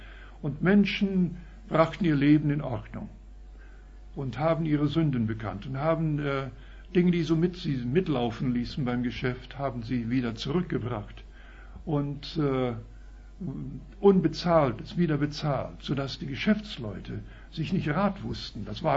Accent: Canada; Ich komme aus Kanada, das wissen die meisten vielleicht. Wir wohnen aber nicht da und sind nur ab und zu da, alle paar Jahre vielleicht.

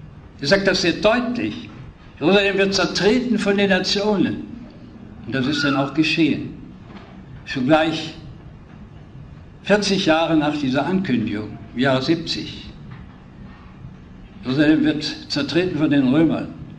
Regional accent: Bergneustadt, North Rhine-Westphalia, Germany; In meiner Heimatstadt Bergneustadt ist jeder zehnte Moslem.

